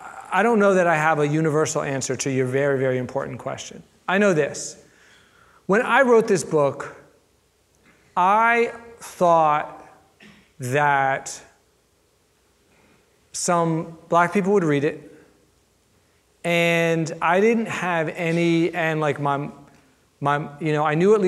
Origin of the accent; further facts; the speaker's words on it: Atlanta, Georgia, United States; also born or lived in Washington, District of Columbia, United States; I grew up in Atlanta and I spent my professional life in DC